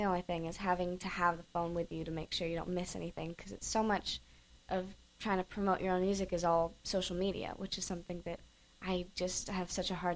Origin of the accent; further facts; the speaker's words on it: Agoura Hills, California, United States; Yeah, I'm from L.A. I'm from Little Agora, which is out